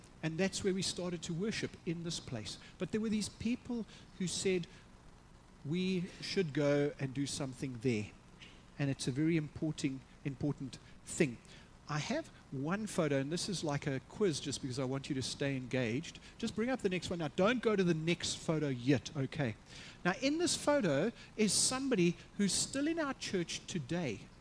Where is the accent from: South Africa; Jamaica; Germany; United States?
South Africa; We didn't care what the banner said. We're South African. It's free.